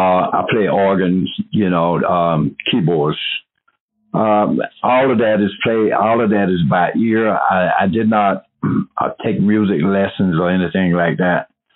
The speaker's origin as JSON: {"language": "English", "region": "the South", "country": "United States", "said": "I'm from the South originally."}